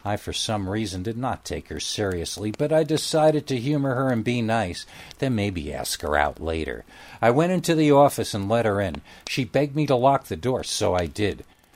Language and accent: English; Whitehall, New York, United States; in northern New York State, up in the famous Whitehall area, and Bigfoot is not a joke to people in my hometown.